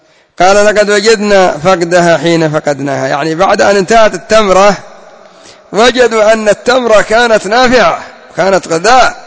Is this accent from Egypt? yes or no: no; Yemen; عندنا في اليمن انتشر اسم عبده، هذا عبده غلط،